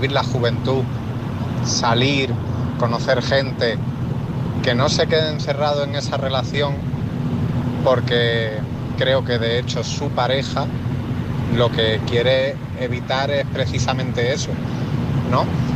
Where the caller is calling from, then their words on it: Andújar, Andalusia, Spain; de Andújar.